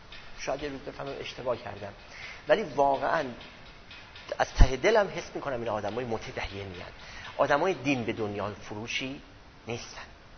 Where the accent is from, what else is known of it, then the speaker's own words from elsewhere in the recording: Iran; من به عنوان یک ایرانی، به عنوان یک مسلمان